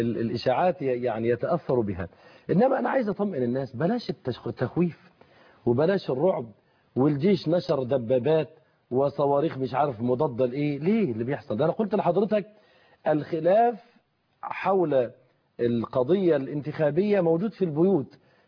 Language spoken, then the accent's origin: Arabic; Egypt; احنا كشعب مصري